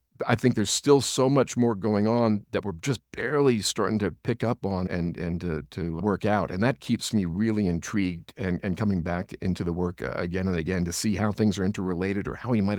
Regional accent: New York, United States; But I grew up on Long Island, an hour outside of Manhattan, in a Levitt community.

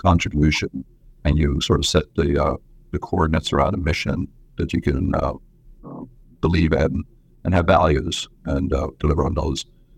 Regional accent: Brooklyn, New York, United States; accent: a little bit of a brogue, a little bit of Brooklyn; also born or lived in Ireland; I was born in Ireland, but I grew up in Brooklyn. If it sounds a little bit, if my accent is a little bit of a brogue, a little bit of Brooklyn, but I was born on a farm, a dairy farm

